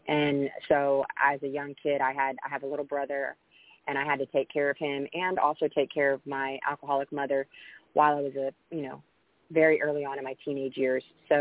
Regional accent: Houston, Texas, United States; I was raised here in Houston. I'm a native Houstonian.

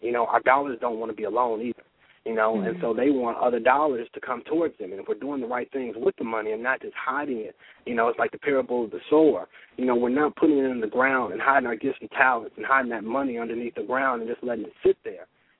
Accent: Detroit, Michigan, United States; You know, I'm from Detroit, so I've seen some down times

